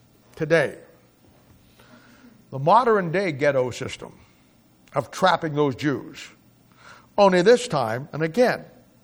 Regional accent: Raytown, Missouri, United States; Now, don't slam against Overland Park. I'm from Raytown.

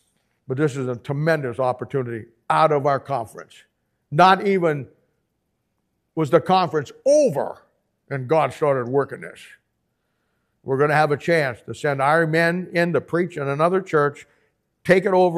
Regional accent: Canton, Ohio, United States; I said, from Canton, Ohio. I said, I grew up in the Canton Baptist Temple.

